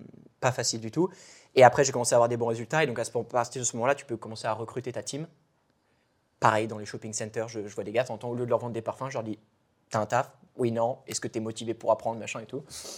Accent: France; c'est un truc qui est assez flippant, surtout en tant que français

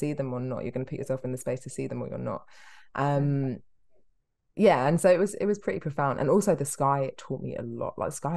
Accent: Peckham, London, United Kingdom; I never had the experience of going camping or being outside in the dark ever because I was from Peckham.

